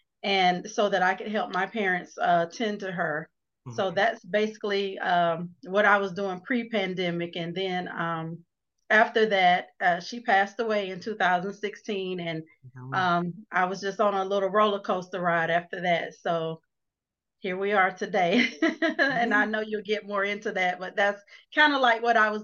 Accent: Atlanta, Georgia, United States; I am your life transformation coach. I'm from Atlanta, Georgia, and I just appreciate Ms. Kim inviting me on her show.

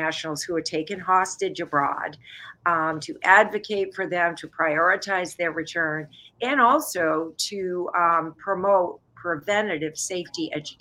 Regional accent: New Hampshire, United States; Sure. I'm from New Hampshire. My husband and I both went to the University of New Hampshire, and we had five children.

